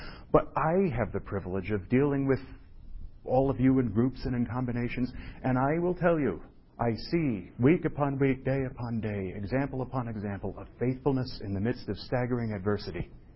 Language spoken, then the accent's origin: English; New York, United States; I'm from New York. I never saw stars as a kid.